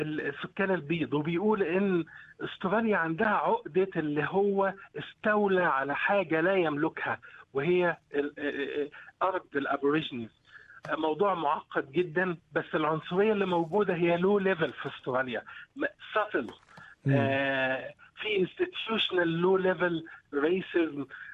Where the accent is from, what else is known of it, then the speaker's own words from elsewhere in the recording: Egypt; now in Australia; هو مصري وأنا مصري